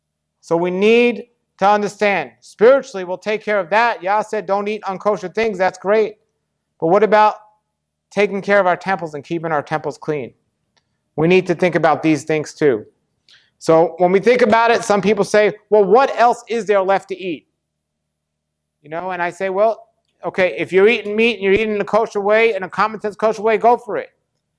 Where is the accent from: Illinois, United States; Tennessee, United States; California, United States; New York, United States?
New York, United States; even though I'm from New York, it's not going to come out that way.